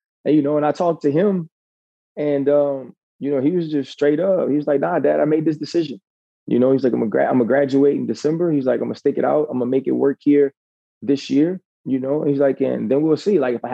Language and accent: English; Louisiana, United States; But I'm from Louisiana. So it was like you could wear a jacket like twice a year, you know.